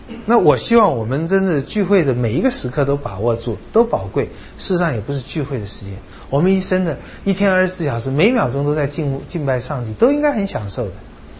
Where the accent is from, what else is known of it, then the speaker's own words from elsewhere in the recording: China; 就是我们中国人说人死变鬼是不对的